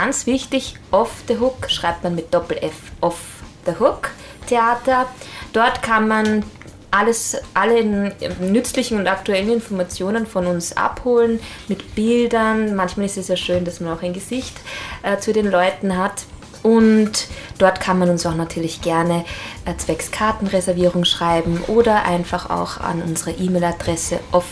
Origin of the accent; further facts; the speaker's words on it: Mödling, Lower Austria, Austria; Das ist auch ein Mödlinger, so wie ich komme aus Mödling.